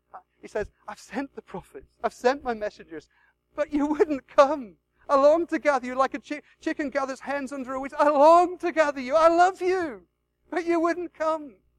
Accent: Ireland; I come from Ireland. Ireland's very religious.

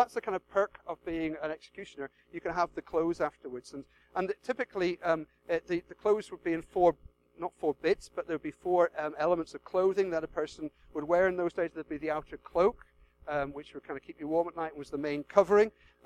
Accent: Ireland; I come from Ireland. Ireland's very religious.

